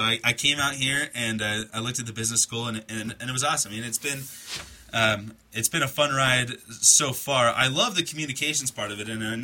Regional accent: Oregon, United States; I love my home state. I think Oregon is the coolest place to live. I think it's the coolest state of the 50.

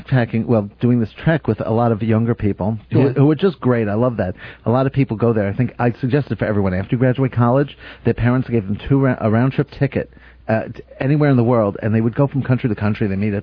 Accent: Canada; I think I'm going to go through Vietnam going, I'm Canadian. I'm not kidding either.

